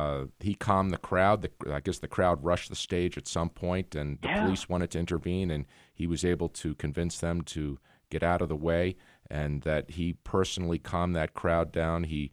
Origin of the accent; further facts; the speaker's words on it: Boston, Massachusetts, United States; RJ, I'm from Boston, and I was in high school in April in 1968 when Martin Luther King was slain.